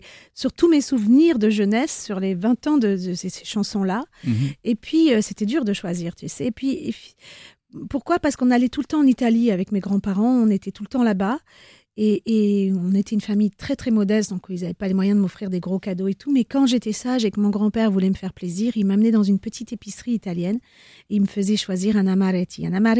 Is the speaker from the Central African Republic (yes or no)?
no; France; même si on est parisien, même si on est français et qu'on n'a pas d'origine italienne.